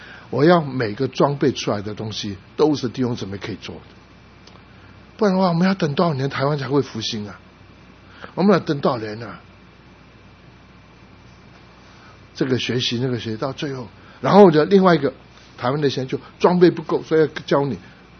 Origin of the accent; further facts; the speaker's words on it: Guangdong, China; 因为我是广东人